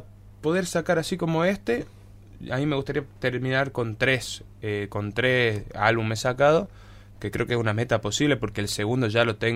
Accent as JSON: {"language": "Spanish", "town": "Tartagal", "region": "Salta", "country": "Argentina", "lives_now": "Salta, Argentina", "said": "Yo soy de acá, de Tartagal, me fui a vivir a Salta, pero siempre voy y vengo porque mi mamá está acá."}